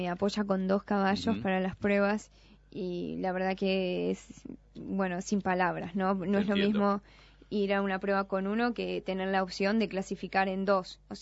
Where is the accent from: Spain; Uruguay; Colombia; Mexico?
Uruguay; Florida; Soy de Florida, sí, uh-huh. En la ciudad, en Costas de Arias vivo.